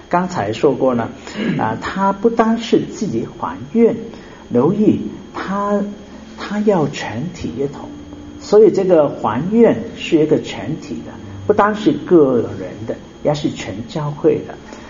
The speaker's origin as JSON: {"language": "Chinese", "country": "China", "said": "不是一个好像我们中国人来求神拜佛一样来求的是什么，都是祝福我啊"}